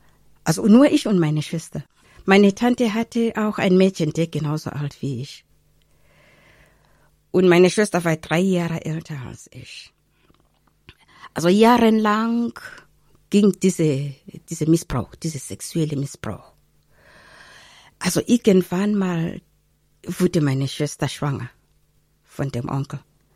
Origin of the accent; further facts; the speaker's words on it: Bulawayo, Zimbabwe; born there; German is a second language; Ich bin in Rhodesien geboren. Also Hauptstadt Bulawayo ist die zweite Hauptstadt von Rhodesien damals und jetzt es heißt Zimbabwe.